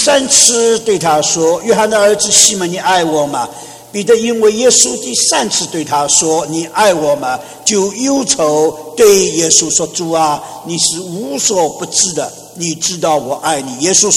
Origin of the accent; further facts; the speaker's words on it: Shanghai, China; 因为上海人讲国语不大标准的，所以你听到要继续的听哦。